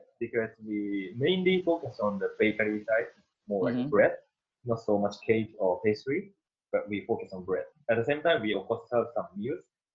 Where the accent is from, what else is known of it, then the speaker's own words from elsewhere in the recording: Japan; English is a second language; now in Malaysia; I'm from Japan. I came to Malaysia since 2010, so almost like 10 years. I own the Japanese bakery shop in Johor Bahru, which is just next to Singapore.